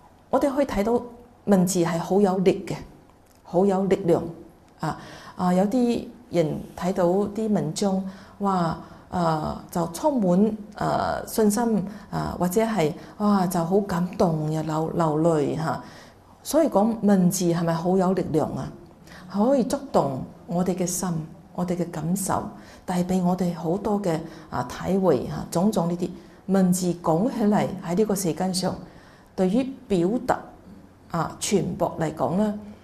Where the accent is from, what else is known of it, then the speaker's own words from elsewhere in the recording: China; first language Mandarin; Cantonese is a second language; 尤其我是用廣東話就講出來呢，是少少有些直球的，少少有的，始終呢我的母語都是普通話、咁用普通話講就比較嚇、好似唔使思考嘅嚇